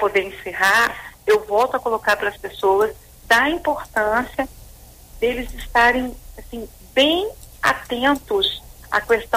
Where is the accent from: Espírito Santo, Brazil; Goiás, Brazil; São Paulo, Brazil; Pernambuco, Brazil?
Espírito Santo, Brazil; enquanto capixaba, antes de tudo isso, eu consegui dois prêmios nacionais na área de teatro e música.